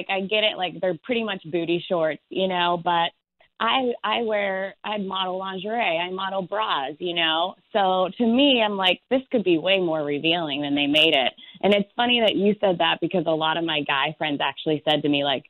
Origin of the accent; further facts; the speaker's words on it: Pittsburgh, Pennsylvania, United States; And then when people found out that I was from Pittsburgh, I think they were even more mad about it.